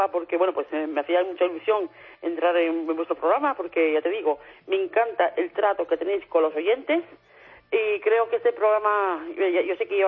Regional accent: Oviedo, Asturias, Spain; now in United Kingdom; nunca se me olvida de dónde soy, que yo soy de Oviedo y orgullosa de ser asturiana.

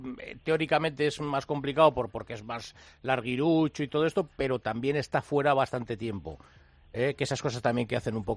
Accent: Sestao, Basque Country, Spain; Yo tuve la oportunidad de verle jugar, fíjate, en un partido de Copa en mi pueblo, en las Llanas contra el Sestao.

